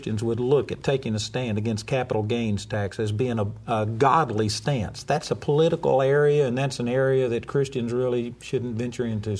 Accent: Southern United States, United States; I was raised in the Bible Belt. We had prayer in school.

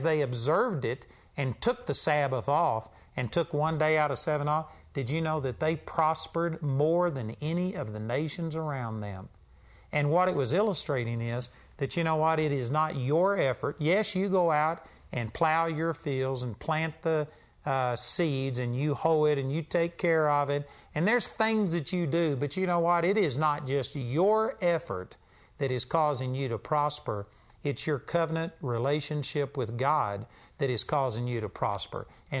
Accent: Texas, United States; You know, I grew up in Texas, and when I was a kid, they actually had what they call blue laws.

